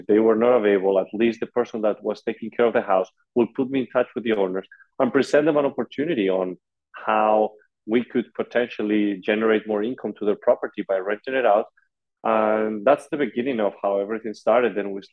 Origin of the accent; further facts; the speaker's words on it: Madrid, Community of Madrid, Spain; moved away as an adult; I come originally from Madrid, Spain. I came into the States with a tennis scholarship.